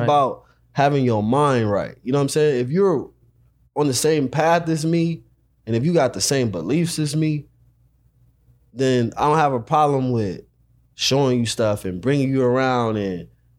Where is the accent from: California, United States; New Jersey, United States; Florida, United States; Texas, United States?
California, United States; South Central; Because at the end of the day, I'm from South Central, man. Shit is hard.